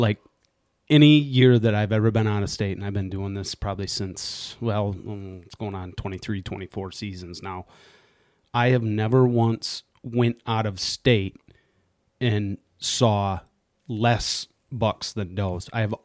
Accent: Michigan, United States; of course, because I'm biased because we're from Michigan.

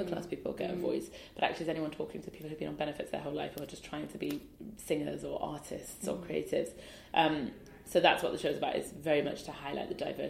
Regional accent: Newcastle upon Tyne, North East England, United Kingdom; I grew up in Newcastle and my dad sells socks, he's a market trader, and my mum looked after us.

